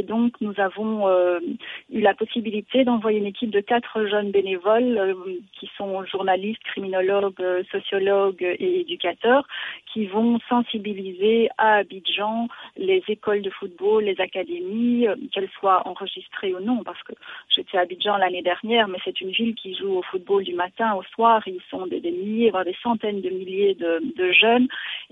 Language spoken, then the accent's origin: French; Belgium; qui ont échoué chez nous en Belgique